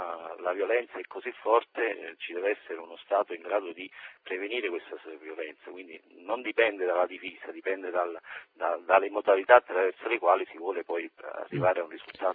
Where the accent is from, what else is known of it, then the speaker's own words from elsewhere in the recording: Naples, Campania, Italy; li conosciamo da napoletani, da cittadini.